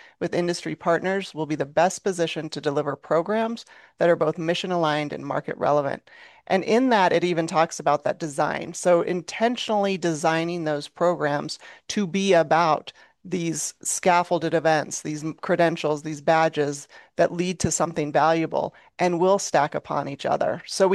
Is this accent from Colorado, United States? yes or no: yes; Colorado, United States; In Colorado, my home state, the Colorado Behavioral Health Pathway was built with the Colorado community system